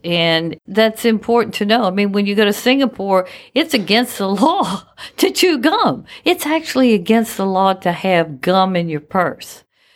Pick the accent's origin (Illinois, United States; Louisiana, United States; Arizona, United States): Louisiana, United States; I'm from Louisiana, and when I go to Houston or Las Vegas or LA or anywhere different, the culture there is different from what I'm used to in Louisiana.